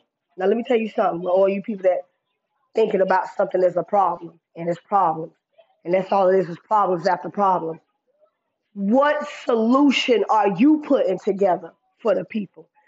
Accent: the South, United States; Growing up in the South, you know, we do a lot of country cookouts, barbecues, clubbing, hole in the wall, snake pit, moan.

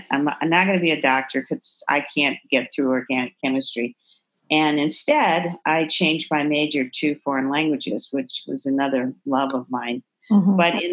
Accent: Texas, United States; Yeah, well, I grew up in Texas and we lived not maybe an hour and a half away from my grandparents.

